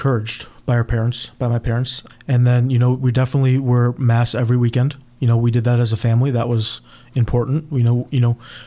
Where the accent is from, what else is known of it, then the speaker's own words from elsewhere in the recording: Olmsted Falls, Ohio, United States; Yeah, west side of Cleveland, born and raised. Yeah, my family's still there.